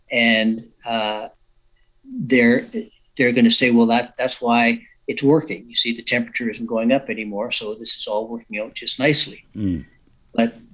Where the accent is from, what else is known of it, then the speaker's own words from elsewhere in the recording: Western Canada, Canada; I'm from the West. I'm in British Columbia as we speak.